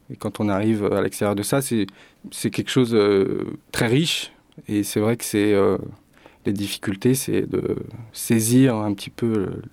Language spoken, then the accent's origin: French; France; le plus difficile quand on est français, c'est que on s'attaque à une musique qui est très ancrée dans la vie de tous les jours là-bas